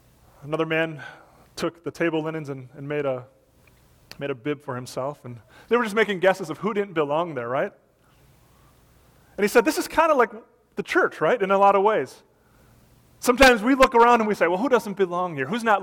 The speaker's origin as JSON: {"language": "English", "region": "Wisconsin", "country": "United States", "tie": "born or raised there", "said": "And ironically, like my hometown was number one on our list for our classes up in Wisconsin."}